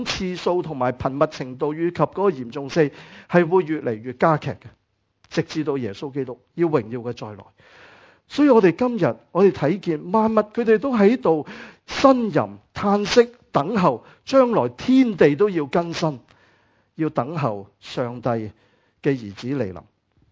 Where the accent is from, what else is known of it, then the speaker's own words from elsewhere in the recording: Hong Kong; 你估我哋香港人做唔做到呢？其实香港人好醒嘅。